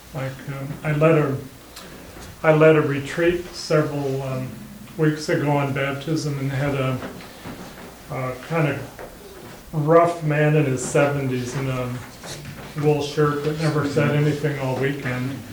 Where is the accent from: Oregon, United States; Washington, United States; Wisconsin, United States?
Washington, United States; Freeland; I'm from Whidbey Island, Freeland, Trinity Church.